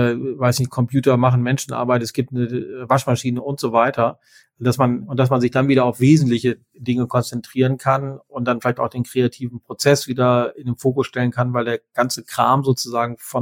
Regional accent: Bielefeld, North Rhine-Westphalia, Germany; auf den Spuren meiner Kindheit in Hoberge groß geworden.

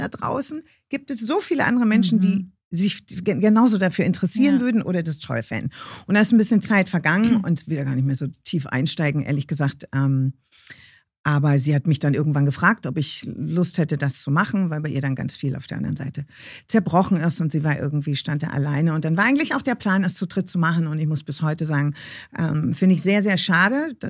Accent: Germany; Ich bin ein Bodenseekind, da lege ich großen Wert drauf. Ich bin keine Berlinerin. Ich komme vom Bodensee.

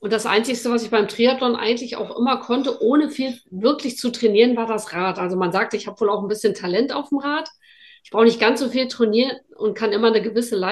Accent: Norderney, Lower Saxony, Germany; Ich komme ja eben aus Norderney, da ist das Fortbewegungsmittel natürlich das Fahrrad.

